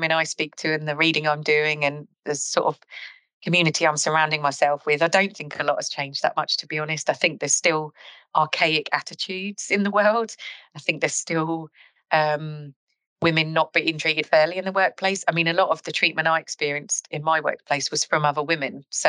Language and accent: English; Clacton-on-Sea, East of England, United Kingdom; I'm from Clacton-on-Sea, so I'm Essex born and bred